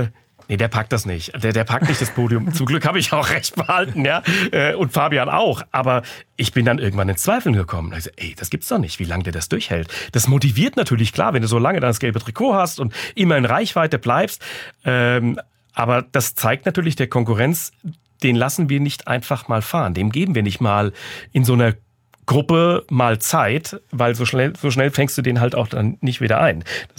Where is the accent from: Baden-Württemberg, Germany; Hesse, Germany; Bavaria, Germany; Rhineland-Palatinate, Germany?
Hesse, Germany; Frankfurt; Also wir hatten bei uns in Frankfurt, ich bin ja Frankfurter und der 1. Mai ist mein Heimrennen.